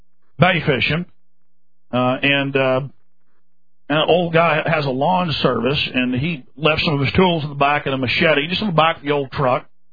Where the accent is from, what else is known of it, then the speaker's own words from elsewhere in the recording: Florida, United States; So that's how pathetic my home state, my beloved, has become.